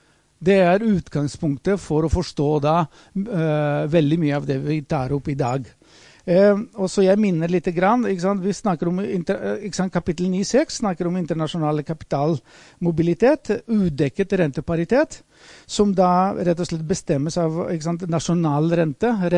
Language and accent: Norwegian; Greece; er faktisk det man ser i mitt hjemland nå i dag. Da hvor de har restriksjoner på det vi kaller da, kapitalbevegelser. Og så, Hellas altså.